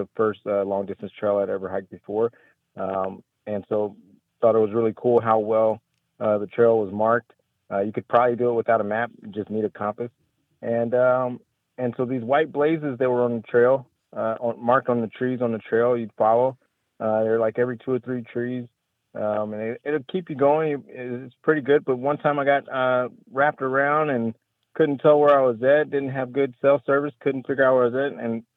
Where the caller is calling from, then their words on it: Waco, Texas, United States; I'm calling from Waco, Texas.